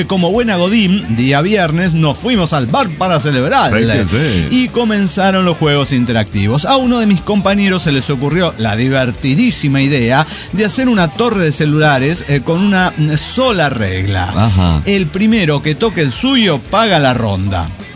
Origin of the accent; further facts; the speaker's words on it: Mexico City, Mexico; born there; El problema radica en que yo nací en el Distrito Federal.